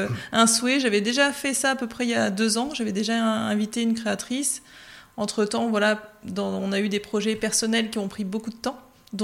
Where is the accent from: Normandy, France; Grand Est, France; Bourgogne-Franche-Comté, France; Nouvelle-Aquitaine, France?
Normandy, France; now in Avranches, France; j'ai vécu toute mon enfance et adolescence dans l'Orne. Oui. Et c'est après mes études que je suis revenue sur Avranches. Mes grands-parents étaient de Saint-James, c'est pour ça que je suis revenue par là.